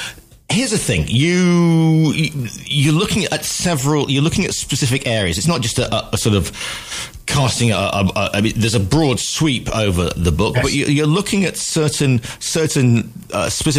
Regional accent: Spain; I'm 56 years old now. I grew up I still regard myself as a European. I grew up over in Spain.

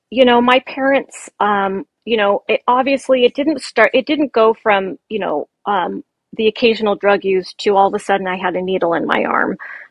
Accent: Yakima, Washington, United States; I was introduced to a pretty notorious drug dealer in my hometown of Yakima.

